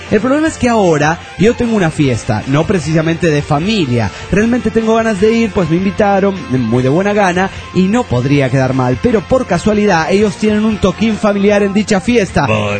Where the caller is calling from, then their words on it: Jalisco, Mexico; de Tona, en Tonada, esto es en Jalisco, México.